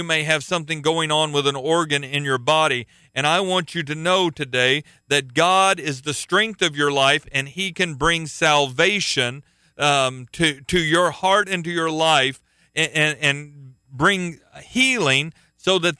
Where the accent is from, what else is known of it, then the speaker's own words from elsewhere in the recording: Tulsa, Oklahoma, United States; I come from, pretty close to the buckle of the Bible Belt. I come from Tulsa, Oklahoma